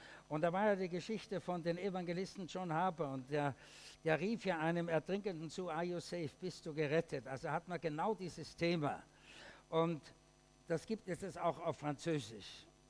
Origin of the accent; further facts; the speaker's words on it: Austria; ich als Österreicher natürlich deswegen auch besonders sensibel des Katholizismus.